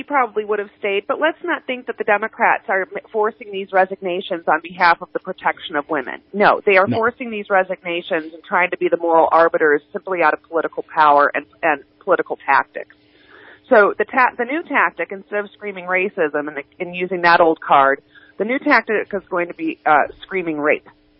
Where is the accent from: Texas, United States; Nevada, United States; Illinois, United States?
Nevada, United States; And where they're going to find those seats is in Nevada, my home state, and in Arizona.